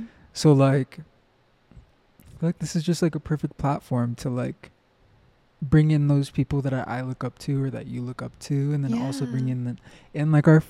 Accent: New Mexico, United States; And I'm like, I'm from New Mexico.

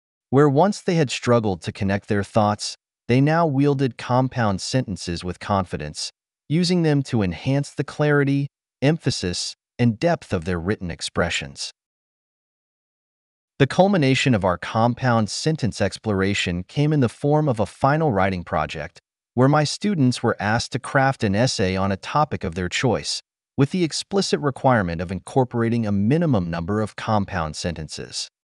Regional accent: Romania; English is a second language; now in United States; My journey as an English educator began over 40 years ago when I immigrated to the United States from Romania. As a non-native speaker myself

